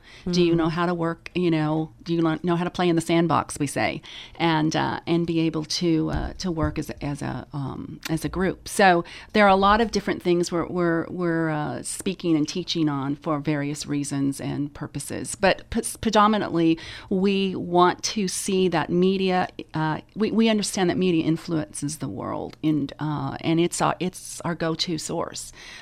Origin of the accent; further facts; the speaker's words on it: Las Vegas, Nevada, United States; I grew up in Las Vegas, Nevada.